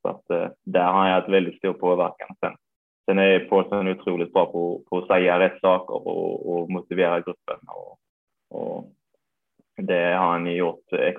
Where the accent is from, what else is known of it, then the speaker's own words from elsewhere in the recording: Kristianstad, Skåne, Sweden; now in Helsingborg, Sweden; Jag flyttade till Helsingborg samtidigt som jag flyttade från Kristianstad hit och började på gymnasiet.